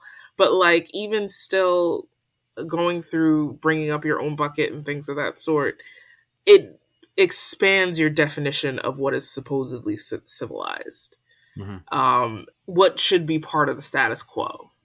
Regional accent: United States; And like I'm Trinidadian. My background is Trinidadian. I'm first generation American.

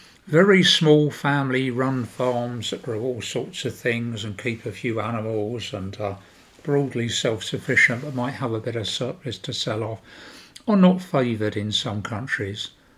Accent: London, United Kingdom; born there; moved away; I lived for many years in UK. I was born in the UK. I was born in London.

